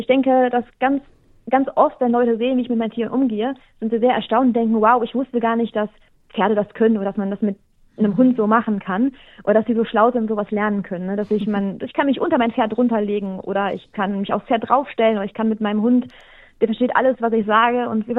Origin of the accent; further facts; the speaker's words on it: Germany; wir sind in Deutschland beide aufgewachsen, mein Mann und ich